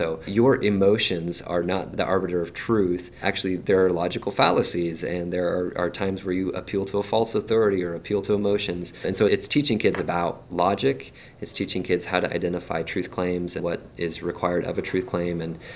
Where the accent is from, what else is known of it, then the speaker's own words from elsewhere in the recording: Idaho, United States; both where I grew up in Idaho, here locally, and then just regionally.